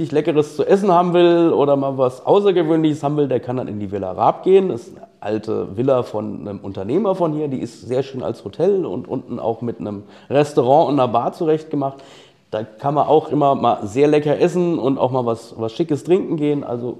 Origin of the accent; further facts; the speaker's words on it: Alsfeld, Hesse, Germany; Mein ganz persönlicher Geheimtipp als Alsfelder bzw. Altenburger, ich komme aus dem Stadtteil, aber ist natürlich unsere Altstadt.